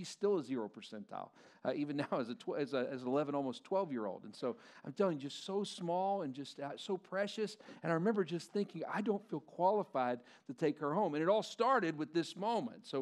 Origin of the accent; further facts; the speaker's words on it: Lubbock, Texas, United States; I grew up in Lubbock, Texas